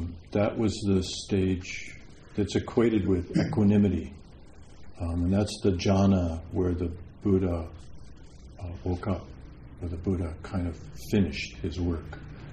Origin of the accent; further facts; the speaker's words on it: Wisconsin, United States; I'm from Wisconsin.